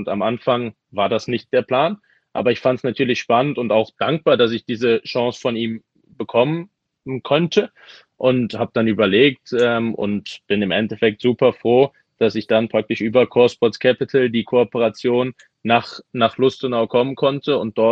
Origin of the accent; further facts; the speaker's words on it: Düsseldorf, North Rhine-Westphalia, Germany; moved away as an adult; Ich bin in Düsseldorf groß geworden, habe meine ganze Jugend bei Fortuna Düsseldorf gespielt